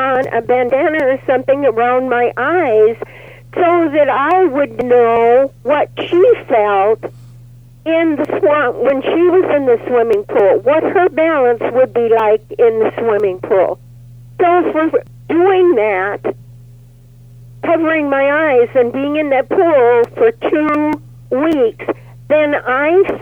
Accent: Traer, Iowa, United States; now in Rochester, United States; I'm originally from Traer, Iowa. I grew up in Iowa, went to school, graduated in Iowa.

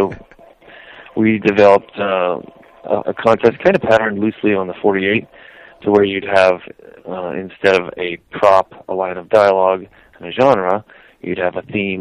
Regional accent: Ohio, United States; turned out they were from my hometown church, 2,500 miles away in Ohio.

